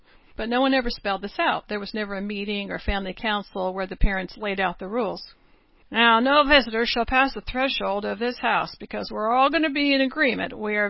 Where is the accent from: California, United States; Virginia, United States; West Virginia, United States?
California, United States; As a young child growing up in California, I told a girl I was Mormon.